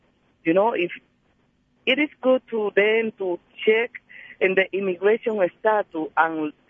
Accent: Dominican Republic; English is a second language; If they can come to our country, and I am from the Dominican Republic, and they can come to our country and do whatever that they want.

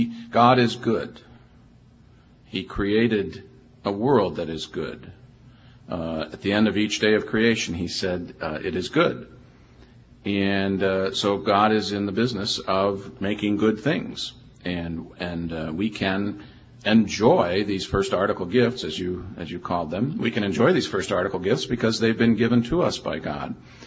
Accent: Iowa, United States; And I grew up in Iowa, Tornado Alley

